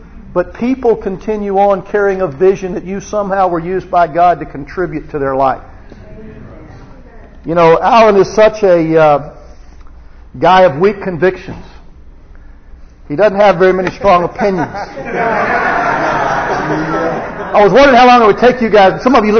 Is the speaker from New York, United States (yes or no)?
no; Charlotte, North Carolina, United States; accent: Southern; But I grew up in Charlotte. I'm not a stranger to the South. I understand. My accent, I still get credited to being Southern, even though I've been up above the border for about 23 years now.